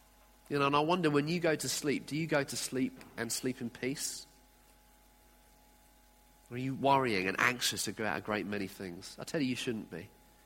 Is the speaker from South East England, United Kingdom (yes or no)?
yes; South East England, United Kingdom; I grew up in Sussex as a teenager. And I went to a Catholic school.